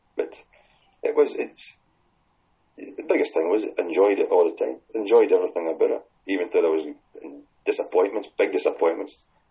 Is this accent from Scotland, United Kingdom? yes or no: yes; Scotland, United Kingdom; obviously I'm from Afford